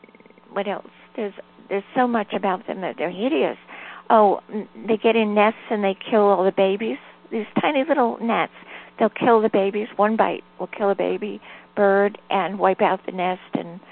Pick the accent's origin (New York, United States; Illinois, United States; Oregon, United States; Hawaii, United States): Hawaii, United States; also born or lived in California; I'm in Georgia now. I'm actually from Hawaii and then to California and then Georgia.